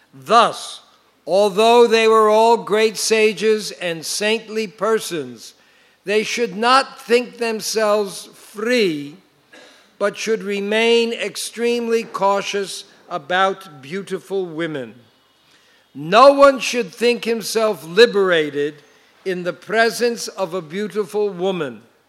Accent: United States; born there; That's why I was born in America, I guess. Karmic birth.

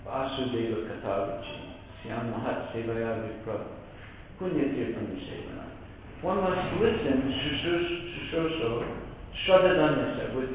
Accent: India; now in United States; No, I'm not crazy. I'm Indian.

